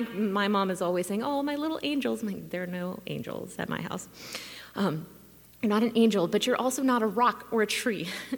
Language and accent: English; Oklahoma City, Oklahoma, United States; I come all the way from Oklahoma City, so it's a little bit colder here.